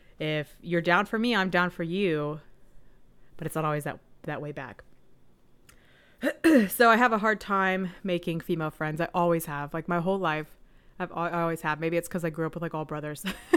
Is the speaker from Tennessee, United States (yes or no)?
yes; Chattanooga, Tennessee, United States; My hometown, Chattanooga, Tennessee, a shout out. All of my family lives there.